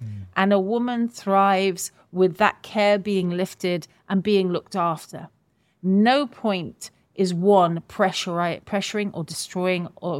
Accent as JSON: {"language": "English", "country": "United Kingdom", "said": "And I think really as Westerners, as Europeans, as British people, we're traumatized by that."}